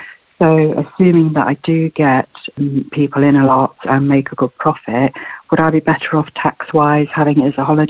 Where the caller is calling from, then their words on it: Nottingham, East Midlands, United Kingdom; I'm phoning from Nottingham.